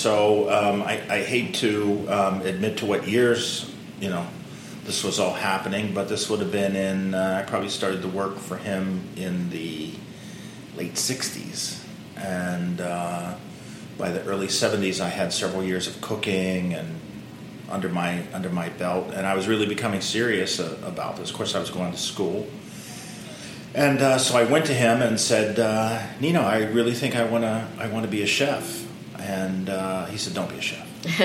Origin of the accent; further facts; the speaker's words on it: Pittsburgh, Pennsylvania, United States; I'm from Pittsburgh, Pennsylvania. That's my hometown. and from what is even today kind of a rough part of Pittsburgh, a section called East Liberty. But it was especially rough when I was a kid.